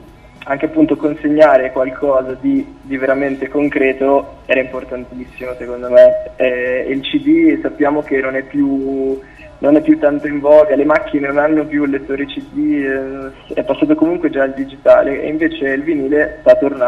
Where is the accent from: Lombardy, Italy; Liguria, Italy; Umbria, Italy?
Lombardy, Italy; Como; Allora, io sono di Como, quindi torno dalle vostre parti.